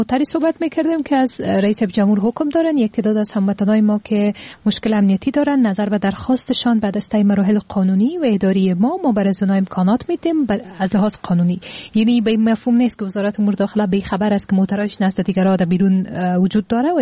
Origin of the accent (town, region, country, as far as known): Afghanistan